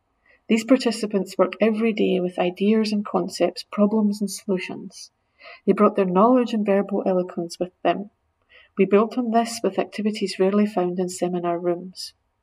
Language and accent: English; Scotland, United Kingdom; a poem from my home country of Scotland